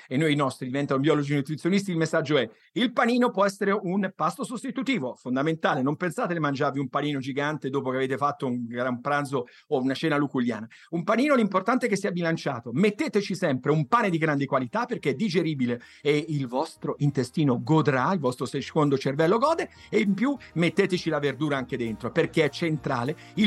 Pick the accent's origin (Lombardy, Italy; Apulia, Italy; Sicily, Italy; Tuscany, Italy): Tuscany, Italy; io sono toscano